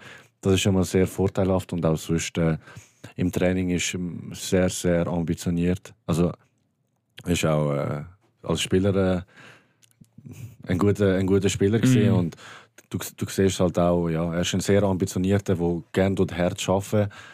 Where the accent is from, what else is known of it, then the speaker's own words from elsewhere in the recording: Basel, Basel-Stadt, Switzerland; Es ist eigentlich wirklich schön, jetzt nicht nur für mich als Basler, aber doch auch für mich als Basler.